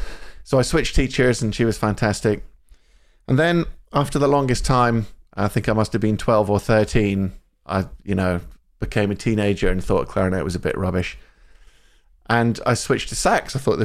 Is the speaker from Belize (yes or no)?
no; Scotland, United Kingdom; I grew up in Scotland, central Scotland.